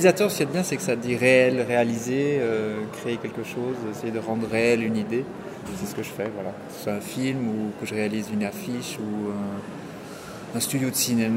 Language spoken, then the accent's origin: French; Neuchâtel, Switzerland; now in Lausanne, Switzerland; Et je viens de Neuchâtel.